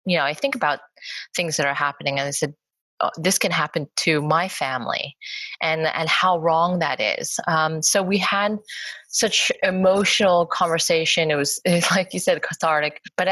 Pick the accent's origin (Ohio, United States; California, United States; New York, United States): California, United States; Los Angeles; I'm all American. Then you go into like a long conversation about like explaining how your parents immigrated, or when people ask you, you know, where are you really from? I'm like, LA. LA.